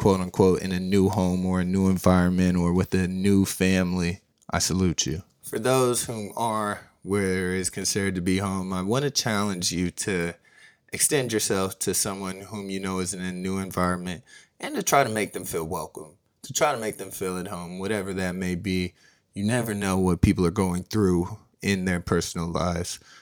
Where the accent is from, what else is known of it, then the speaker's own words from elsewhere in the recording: Philadelphia, Pennsylvania, United States; born there; also born or lived in Dallas / Denver / Iowa / Connecticut; I was born in Philadelphia. Then I moved to Dallas. Then I moved to Denver. Then I moved to Iowa. Then I moved to Connecticut. Then back to Dallas.